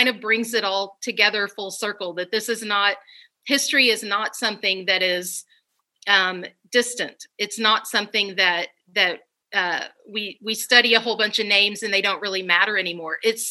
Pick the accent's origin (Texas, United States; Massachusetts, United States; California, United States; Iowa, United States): Texas, United States; Boston had a travel advisory and I'm from Texas and they didn't want Texans coming in.